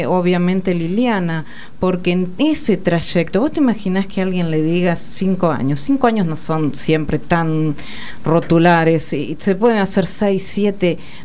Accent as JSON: {"language": "Spanish", "town": "Carlos Casares", "region": "Buenos Aires Province", "country": "Argentina", "lives_now": "Buenos Aires, Argentina", "said": "Yo, por ejemplo, que me vine de Carlos Casares y dejé, en aquel momento era así, dejé a toda mi familia"}